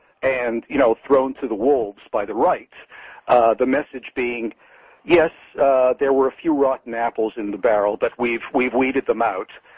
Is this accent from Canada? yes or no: yes; Canada; now in United States; Well, I'm a dual citizen. So I grew up in Canada, and I guess I've just passed the 50% mark where I've spent more than half my life in the United States.